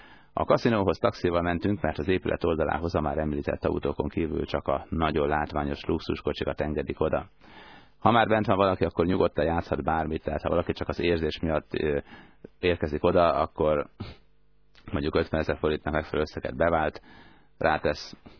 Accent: Hungary; de mosolyogva bizonyítottuk, hogy noha magyarok vagyunk, azért ki tudjuk fizetni a nyugágybérlést.

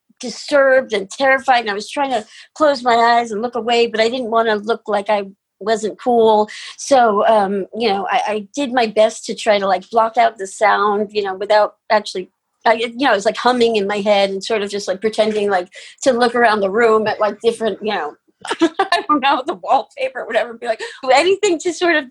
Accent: Brooklyn, New York, United States; And so when I was in second grade and I grew up in Brooklyn

